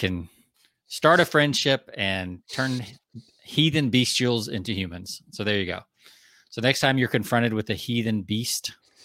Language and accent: English; Georgia, United States; growing up in Georgia with all the pine trees, like in the spring.